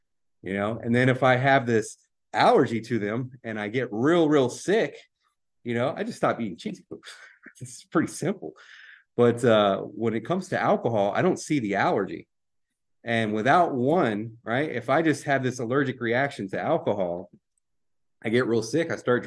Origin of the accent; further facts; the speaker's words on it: Baton Rouge, Louisiana, United States; And unfortunately, I'm from Baton Rouge, Louisiana. I eat a lot of that shit.